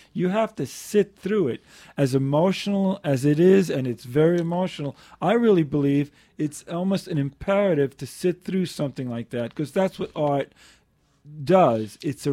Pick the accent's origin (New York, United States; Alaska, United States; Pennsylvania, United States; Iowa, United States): New York, United States; New York City; I was always thinking about this situation of the human condition growing up in New York City.